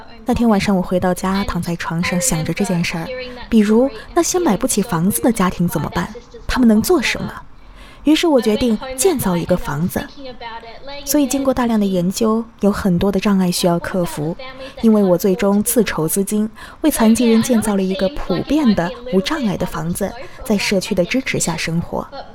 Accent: Australia; 我在澳大利亚长大，父亲来自中国，母亲来自越南。他14岁时来到澳大利亚。

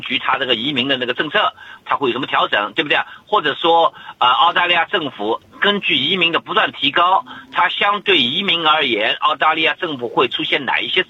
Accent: Shanghai, China; 其实像我们上海人，我们说上海话，对不对？

